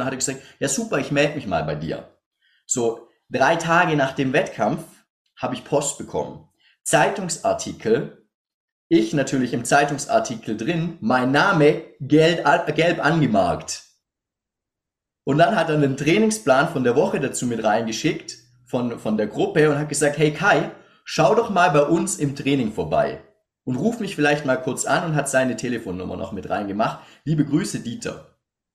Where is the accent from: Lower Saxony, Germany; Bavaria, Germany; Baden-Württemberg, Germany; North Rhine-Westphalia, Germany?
Baden-Württemberg, Germany; Stuttgart; accent: Swabian; ich komme auch ursprünglich aus Stuttgart, oder? Und dadurch kann ich auch, also Schwäbisch und Deutsch, ne? Also ist manchmal schon ein bisschen schwierig, aber ich versuche mich ans Hochdeutsche zu halten.